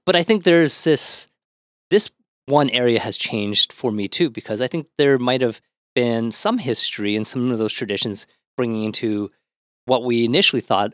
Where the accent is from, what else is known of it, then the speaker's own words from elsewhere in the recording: Ottawa, Ontario, Canada; now in Toronto, Canada; growing up in Ottawa and then coming to Toronto